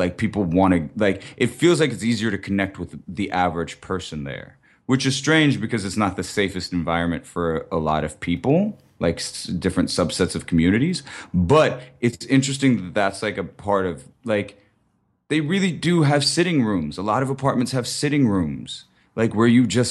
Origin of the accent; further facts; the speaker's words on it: India; And I feel like that that is something that I identify as Indian, and more specifically, not Western, to be totally honest.